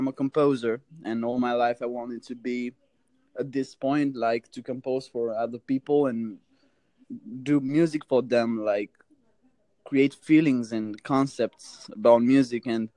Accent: Transylvania, Romania; English is a second language; It's a little bit weird because I'm from Romania

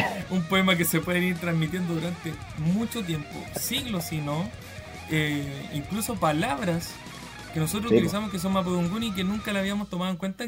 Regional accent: Chile; para nosotros también, como chilenos, entender un poquito más de nuestra cultura

